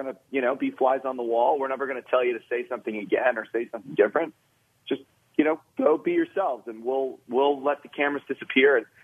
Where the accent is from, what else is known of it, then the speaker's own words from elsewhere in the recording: Georgia, United States; I'm actually from Georgia, so that tournament means a lot to me